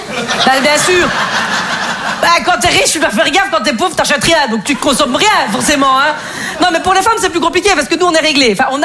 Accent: Belgium; moi, je suis contre le réchauffement climatique, mais c'est facile parce que je suis belge

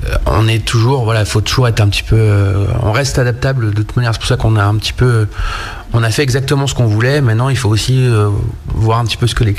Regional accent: Brittany, France; En sachant que je suis breton, tout le monde imagine que je mets que c'est du beurre de micelle

